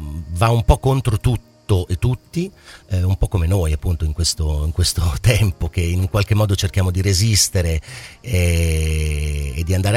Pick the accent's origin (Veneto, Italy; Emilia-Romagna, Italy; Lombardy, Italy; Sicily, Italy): Emilia-Romagna, Italy; Parma; also born or lived in Turin; Sono nato a Torino, però appunto preso da Parma, i parmigiani, quando ero piccolo, e formato soprattutto qui a Parma